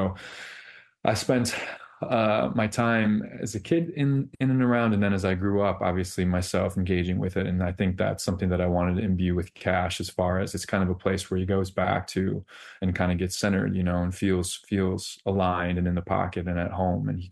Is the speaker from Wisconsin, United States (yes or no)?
yes; Seymour, Wisconsin, United States; shaped me as a young man growing up in Seymour, Wisconsin, in small town America, and all the small towns across the state that I frequented growing up